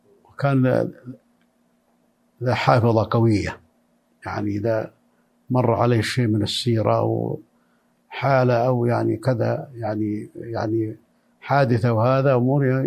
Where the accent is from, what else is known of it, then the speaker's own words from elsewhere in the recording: Al-Qarn al-Mustaqim, Saudi Arabia; born there; فعرفت هذا التاريخ وولدت في قريتي تسمى القرن المستقيم في عام 1975.